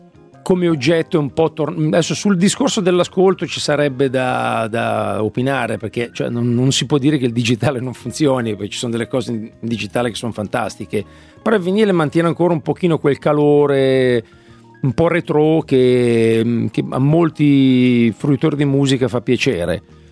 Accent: Milan, Lombardy, Italy; io sono di Milano

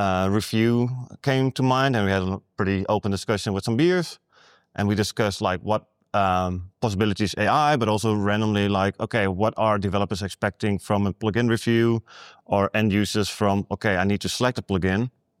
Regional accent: Netherlands; I'm from the Netherlands.

